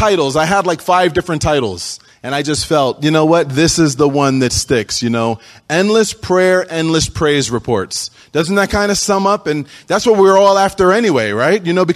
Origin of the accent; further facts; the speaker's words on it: Philadelphia, Pennsylvania, United States; I am from Philly, which is the city of brotherly shove.